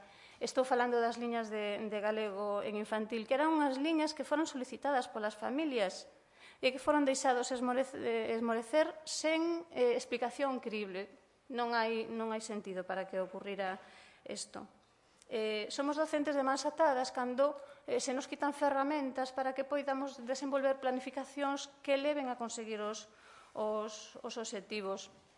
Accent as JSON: {"language": "Galician", "town": "Cangas", "region": "Galicia", "country": "Spain", "said": "E como veño de Cangas"}